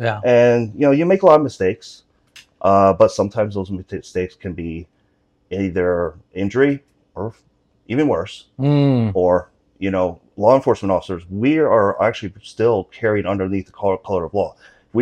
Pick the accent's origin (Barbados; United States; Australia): United States; Chatham, New York; Well, I grew up in Chatham, New York.